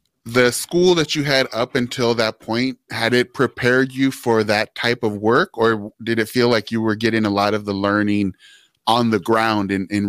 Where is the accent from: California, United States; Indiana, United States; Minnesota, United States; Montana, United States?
California, United States; And we're both from California.